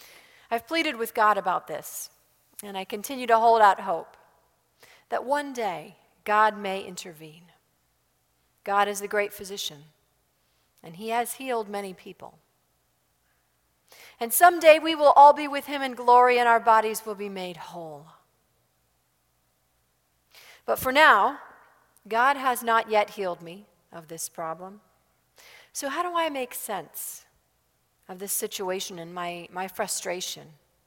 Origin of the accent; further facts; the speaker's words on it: United States; But I do find it incredibly frustrating because I'm American after all.